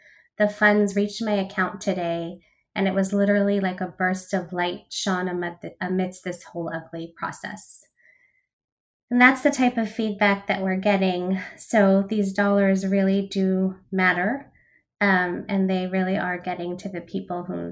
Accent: New Jersey, United States; And growing up in Central Jersey, actually, my parents loved coming to New York on a regular basis

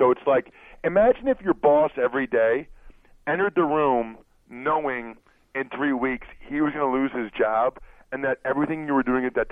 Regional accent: Reading, Pennsylvania, United States; Like, dude, I'm from Reading, PA, okay?

